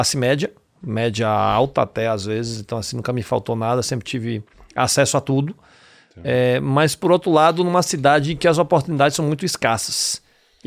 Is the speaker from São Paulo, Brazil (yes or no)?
no; Bahia, Brazil; Eu tenho 45 anos, sou baiano. Nascido e criado naquela terra abençoada lá, que é a indústria da criatividade